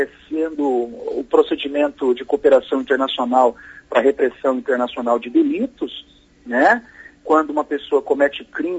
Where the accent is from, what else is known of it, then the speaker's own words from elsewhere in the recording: Brazil; é amparar o estrangeiro, como nós brasileiros também. Quando vamos no exterior, gostamos de ser amparados.